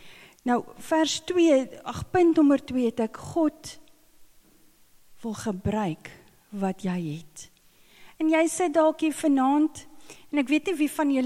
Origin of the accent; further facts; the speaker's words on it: Free State, South Africa; ek het daar in die Mielielande groot geword, so ek het in die Vrystaat groot geword, ons praat nie baie Engels daar nie.